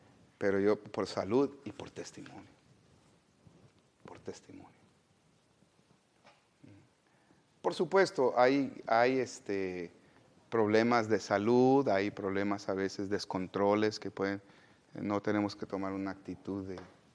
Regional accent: Mexico; Nosotros como buenos mexicanos no podemos dejar el chile.

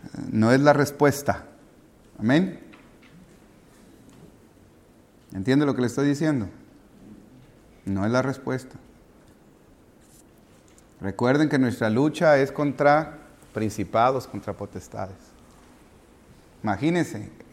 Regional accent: Tabasco, Mexico; Eso lo digo ya por alusión a mí, que yo soy tabasqueño.

